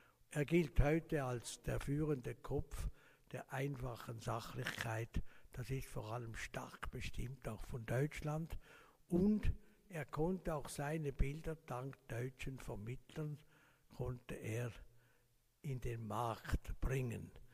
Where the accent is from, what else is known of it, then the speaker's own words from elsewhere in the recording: Laufen am Rheinfall, Zurich, Switzerland; Ich bin aufgewachsen in Laufen am Rheinfall. Das ist also über dem Rhein, über dem Rheinfall. Und auf der anderen Seite sieht man hinüber nach Deutschland. 1940 geboren